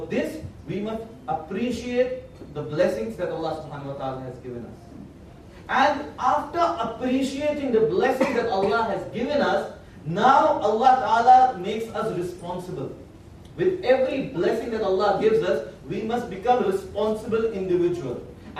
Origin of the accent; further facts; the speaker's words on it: Kolkata, West Bengal, India; Now, I come from Kolkata, Bangalore must be much advanced.